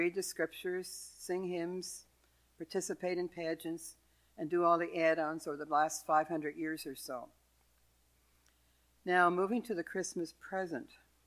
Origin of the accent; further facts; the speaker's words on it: Beaverbrook, Nova Scotia, Canada; I grew up in Nova Scotia, in a community called Beaverbrook, which you probably never heard of. It's on the south side of Truro.